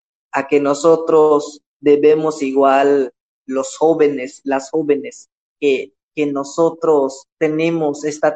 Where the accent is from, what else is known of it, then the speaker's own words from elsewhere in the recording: Cisteil, Yucatán, Mexico; Así lo dijo mi abuelo … que hizo su revolución o su rebelión en 1761 en mi pueblo, que se llama Sisteil.